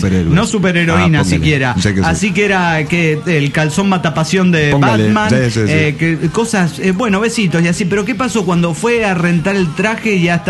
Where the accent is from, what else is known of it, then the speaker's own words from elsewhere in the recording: Mexico City, Mexico; del DF mexicano.